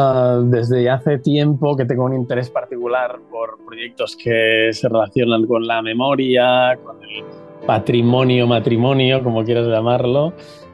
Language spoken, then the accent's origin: Spanish; Tortosa, Catalonia, Spain; Sí, soy nacido, sí, soy de Tortosa, cerca del Delta del Ebro.